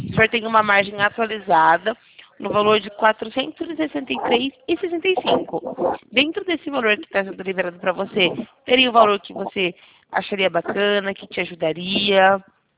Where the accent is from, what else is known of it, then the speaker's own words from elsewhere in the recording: Campinas, São Paulo, Brazil; eu sou aqui de Campinas, interior de São Paulo.